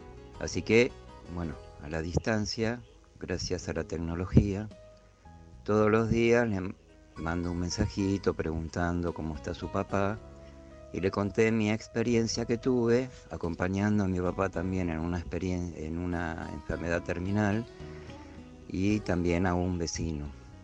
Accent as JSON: {"language": "Spanish", "town": "Merlo", "region": "San Luis", "country": "Argentina", "said": "yo soy de Merlo, San Luis"}